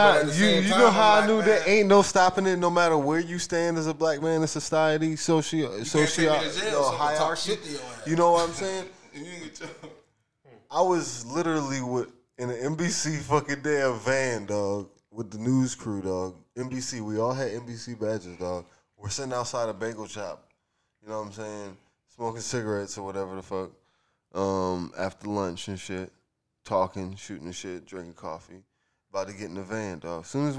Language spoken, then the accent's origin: English; South Carolina, United States; I'm from South Carolina, bro.